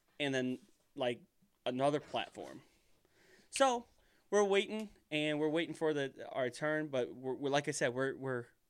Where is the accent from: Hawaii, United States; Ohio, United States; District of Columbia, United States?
Ohio, United States; Obviously, you guys know we're from Ohio.